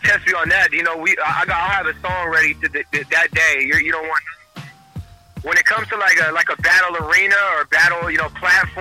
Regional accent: Pacific Northwest, United States; Like I said, we're from the Pacific Northwest.

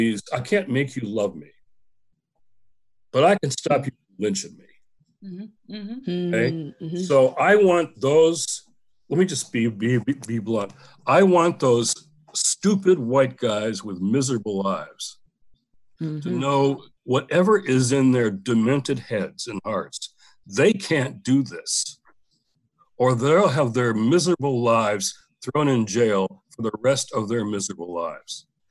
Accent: Michigan, United States; I'm from Michigan.

